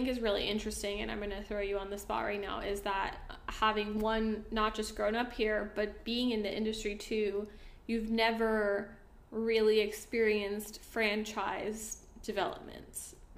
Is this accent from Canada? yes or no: no; Puerto Rico; when I think of growing up in Puerto Rico